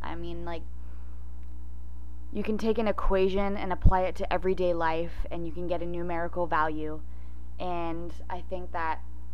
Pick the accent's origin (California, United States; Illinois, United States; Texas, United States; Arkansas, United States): California, United States; Cotati; Before that, I grew up in Cotati. It's a little town about 30 minutes north of Novato, and I lived there my whole life.